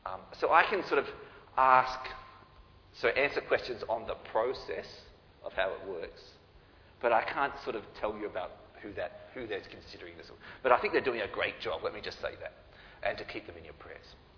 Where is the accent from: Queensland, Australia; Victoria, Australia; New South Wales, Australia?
New South Wales, Australia; Newcastle; Now, I grew up in Newcastle, and that's in the country